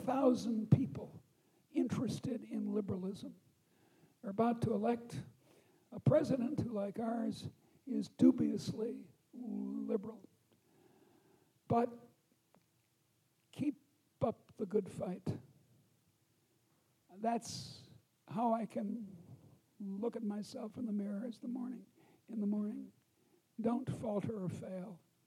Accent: Chicago, Illinois, United States; This is my hometown. I'm shocked. I come from Chicago. We're very proud of our architecture.

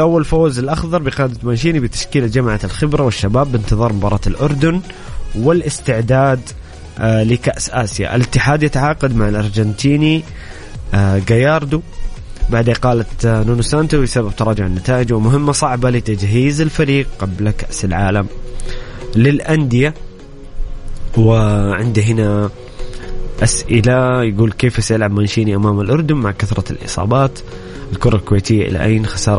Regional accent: Saudi Arabia

